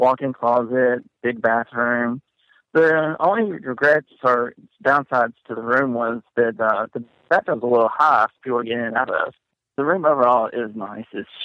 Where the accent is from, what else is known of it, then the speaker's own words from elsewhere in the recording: Blacksburg, Virginia, United States; Yes, Blacksburg, Virginia.